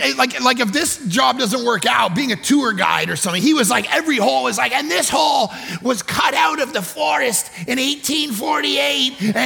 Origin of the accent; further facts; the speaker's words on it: Canada; I'm Canadian, and so grew up in a bit more of a secular culture. Didn't grow up in a Christian home at all.